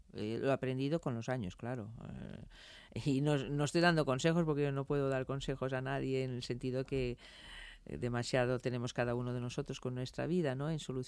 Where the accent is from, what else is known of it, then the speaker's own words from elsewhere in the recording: Porto, Norte, Portugal; yo escuchaba cuando era pequeña en Porto. Mi familia, mi mamá y mi abuela españolas